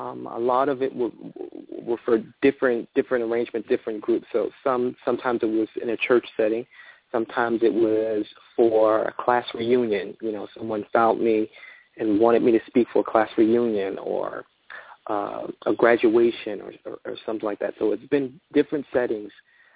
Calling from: Florida, United States; I'm calling from Florida.

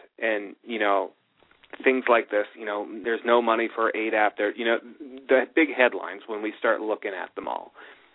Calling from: New York, United States; from New York.

